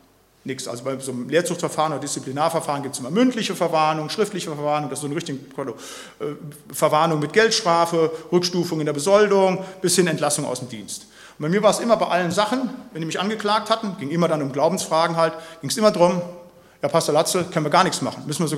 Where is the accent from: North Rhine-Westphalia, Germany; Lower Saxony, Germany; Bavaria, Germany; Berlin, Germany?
North Rhine-Westphalia, Germany; Da, wo ich herkomme, Siegerland, hatten sie auch noch